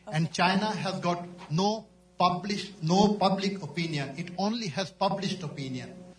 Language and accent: English; Bangladesh; I am from Bangladesh. I am an author.